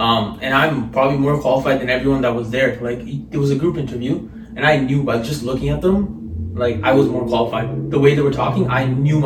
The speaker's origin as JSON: {"language": "English", "country": "Canada", "said": "and I am Canadian."}